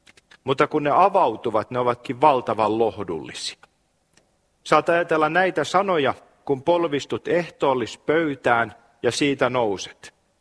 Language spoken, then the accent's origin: Finnish; Kymenlaakso, Finland; Muistan nuoruudessani siellä Kymenlaaksossa